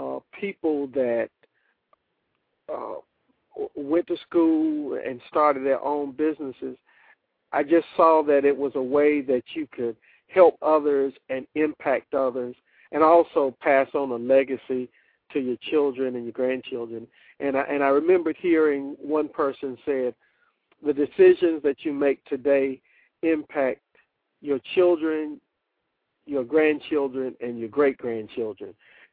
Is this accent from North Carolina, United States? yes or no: yes; Greensboro, North Carolina, United States; I'm a native of North Carolina. Lived in Greensboro all my life, and then went to school in Durham, North Carolina Central University